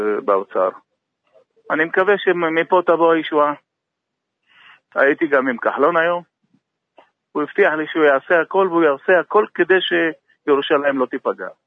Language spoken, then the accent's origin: Hebrew; Jerusalem, Jerusalem District, Israel; born there; אני נולדתי בירושלים, וכנראה אני אמות בירושלים